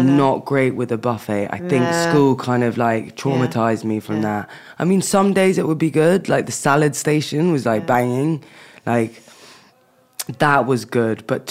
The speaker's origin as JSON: {"language": "English", "region": "London", "country": "United Kingdom", "tie": "born or raised there", "said": "That's the thing about growing up in London. It's like, I mean, I wouldn't want to bring my children up anywhere else. I loved it."}